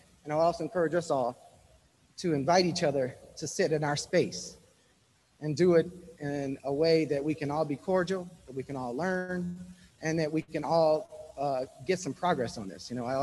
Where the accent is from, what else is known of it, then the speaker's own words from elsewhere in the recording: Detroit, Michigan, United States; So growing up in Detroit, I went to the University of Michigan, and I was majoring in political science.